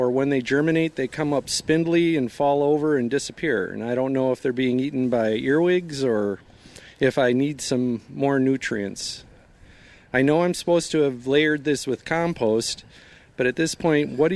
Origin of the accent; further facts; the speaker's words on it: Madison, Wisconsin, United States; I'm from Madison, Wisconsin.